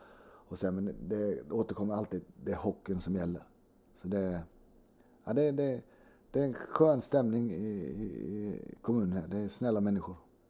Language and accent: Swedish; Småland, Sweden; Ja, min fru är Stockholmstjej och jag är smålänning själv.